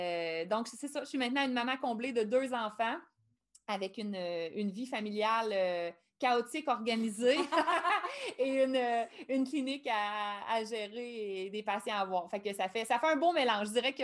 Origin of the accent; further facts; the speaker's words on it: Sainte-Flore, Quebec, Canada; je suis une fille de Sainte-Flore, je viens de Sainte-Flore, j'aime le village de Sainte-Flore.